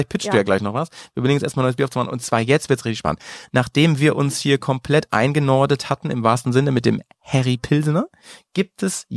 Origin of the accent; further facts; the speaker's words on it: Lower Saxony, Germany; ich bin damit ja aufgewachsen, ich komme ja aus der Gegend um Hannover eigentlich, ne?